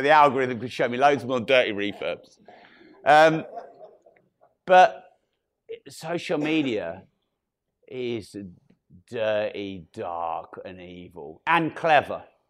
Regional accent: Peterborough, East of England, United Kingdom; We're posh down in Bournemouth, aren't we? I'm from Peterborough. Swearing was grammar at school.

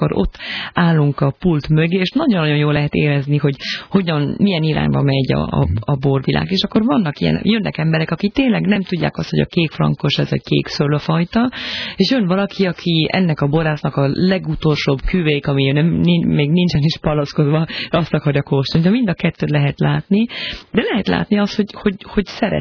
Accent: Bolgheri, Tuscany, Italy; És aztán a Bolgheri, ami egy icipici falu, mi ott nőttünk fel a bátyámmal, egy nagyon kis falu

